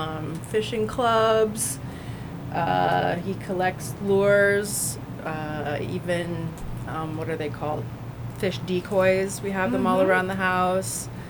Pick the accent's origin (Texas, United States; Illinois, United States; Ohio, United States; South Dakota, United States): Ohio, United States; Akron; I'm from Akron, Ohio.